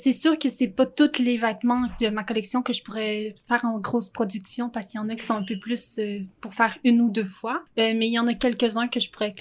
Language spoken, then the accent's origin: French; Quebec, Canada; Dans le fond, je veux retourner dans la région d'où je viens.